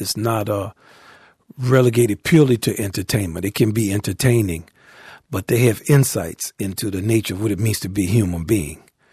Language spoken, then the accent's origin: English; New Orleans, Louisiana, United States; now in New York, United States; Well, since I'm from New Orleans, yeah